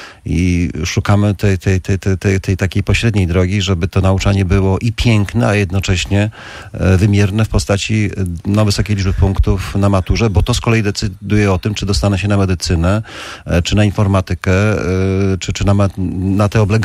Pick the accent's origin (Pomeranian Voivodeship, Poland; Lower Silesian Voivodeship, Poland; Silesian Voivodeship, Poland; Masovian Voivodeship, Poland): Pomeranian Voivodeship, Poland; Gdynia; Moja mama przyjechała tutaj do Gdyni z Powierza Suwalskiego, także tutaj ona głównie zdecydowała o tym, że jestem tym gdynianinem